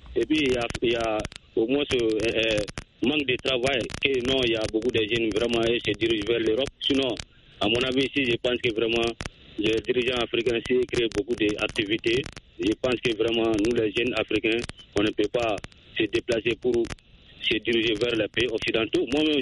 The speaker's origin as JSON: {"language": "French", "town": "Sonikoumi", "country": "Mali", "tie": "born or raised there", "said": "Je vous appelle toujours dans mon village natal, à Sonikoumi."}